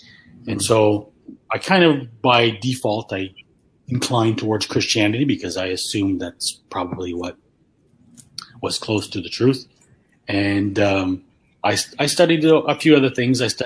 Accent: Montreal, Quebec, Canada; also born or lived in Africa; I was born and raised in Montreal. I lived a few years when I was a kid in Africa.

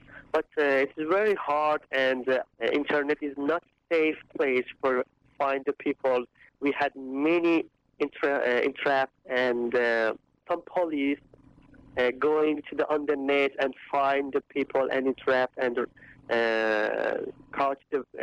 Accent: Shiraz, Fars, Iran; English is a second language; moved away as an adult; also born or lived in Turkey; I'm from Shiraz. It's the south city of Iran, and is the cultural capital city of Iran. And I born in Shiraz and I grew up in Shiraz. And 1 year ago, in 4th of March 2005, I escaped from Iran to Turkey.

